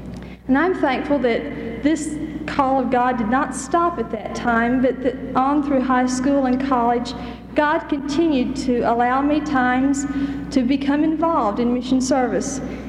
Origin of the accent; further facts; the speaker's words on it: Jefferson City, Missouri, United States; I'm from Jefferson City, Missouri